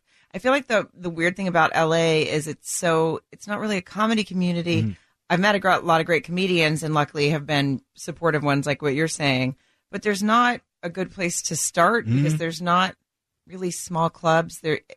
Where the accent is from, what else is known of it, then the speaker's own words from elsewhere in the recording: Arkansas, United States; I grew up in Arkansas, so I have jokes that work in the South and in that area